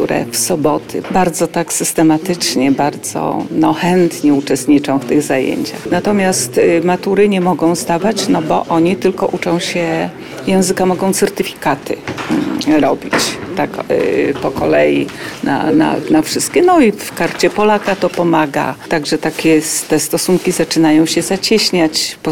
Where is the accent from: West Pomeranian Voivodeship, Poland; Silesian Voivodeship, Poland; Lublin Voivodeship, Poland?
Lublin Voivodeship, Poland; Lublin; moved away; ja jestem z Lublina, także to nie jest daleko, także od czasu do czasu wyjeżdżam też do Polski.